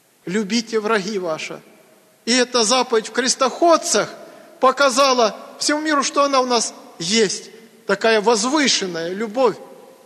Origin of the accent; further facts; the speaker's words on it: Donetsk, Donetsk Oblast, Ukraine; на нас, может, смотрели, что мы из Донецка какие-то не такие.